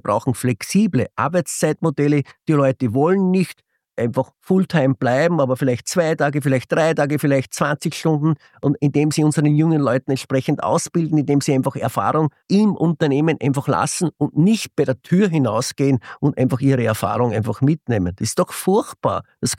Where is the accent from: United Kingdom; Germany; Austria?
Austria; Ampflwang, Upper Austria; ich habe bei einer Fensterbankfirma in Ampfelwang in meinem Heimatort gearbeitet.